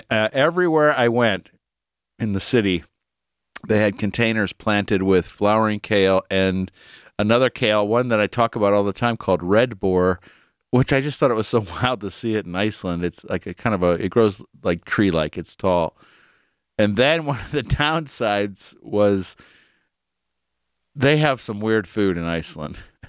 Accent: Cleveland, Ohio, United States; Reminds me of my old days growing up in Cleveland in the 60s and 70s.

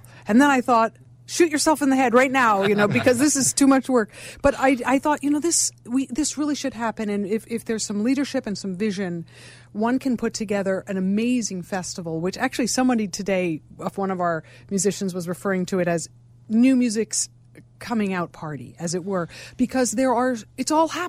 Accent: New York, United States; now in Chicago, United States; Yeah, I'm from New York

